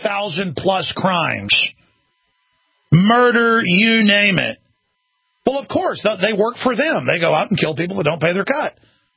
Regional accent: Rockwall, Texas, United States; they later got caught where I grew up in Rockwall.

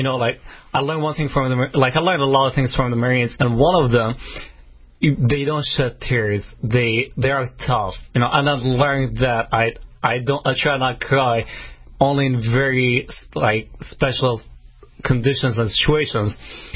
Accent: Baghdad, Baghdad Governorate, Iraq; moved away as an adult; now in United States; I was born in Iraq in Baghdad. I lived my whole life. I didn't move here until I was 24.

